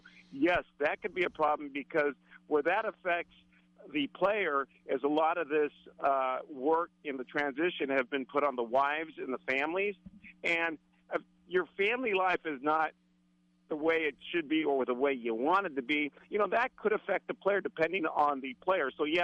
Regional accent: San Diego, California, United States; not only growing up in San Diego and then covering this team for as long as I have, to walk through that the facilities there, it brings back a lot of memories covering this team.

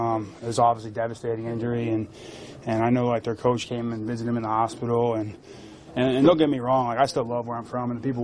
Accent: Philadelphia, Pennsylvania, United States; Philly, to be honest. I mean, I'm from there, and every time I go back there, I don't get treated right for my hometown.

